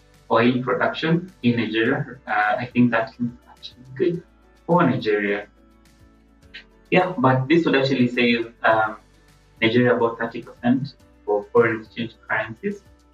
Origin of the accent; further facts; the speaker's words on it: Kenya; but yes, I'm in Kenya, so definitely I'm being affected by this. Oh, I'm Kenyan, guys.